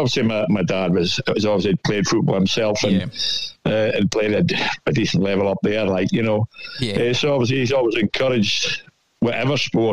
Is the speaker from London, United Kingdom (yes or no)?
no; Fogey, Scotland, United Kingdom; Obviously, growing up in Fogey, I mean, you're talking about my football career.